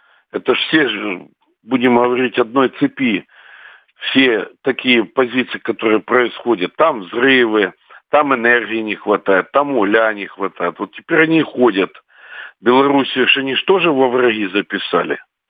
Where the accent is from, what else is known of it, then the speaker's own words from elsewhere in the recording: Ukraine; вот я как украинец